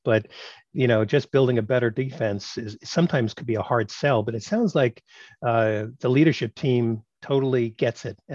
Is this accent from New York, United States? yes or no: yes; Brooklyn, New York, United States; You know, I grew up in Brooklyn, New York